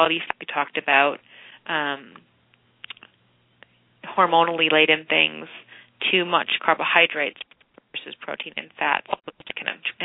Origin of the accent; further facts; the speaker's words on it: Wisconsin, United States; So growing up, I was from Wisconsin. There's a lot of dairy around, and, of course, a lot of corn-fed beef